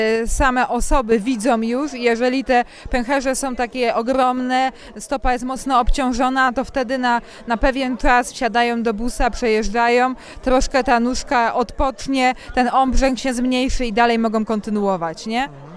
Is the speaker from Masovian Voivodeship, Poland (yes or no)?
no; Mikstat, Greater Poland Voivodeship, Poland; Ja jestem z Mikstatu akurat